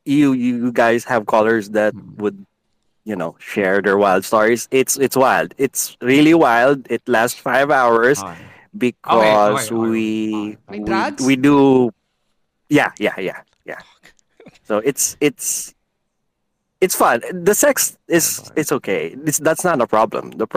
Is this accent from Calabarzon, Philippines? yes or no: no; Manila, Metro Manila, Philippines; born there; I'm mixed. I was born in Manila. My father's from Negros, and my mom's the pure Cebuana.